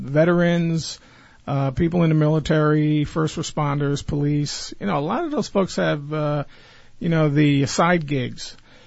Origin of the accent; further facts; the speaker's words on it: New Jersey, United States; You know, I grew up in North Jersey. I had a lot of relatives in New York